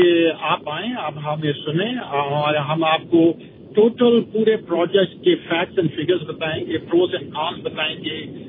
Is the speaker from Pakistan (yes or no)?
no; Canada; मैं खुद कैनेडियन हूँ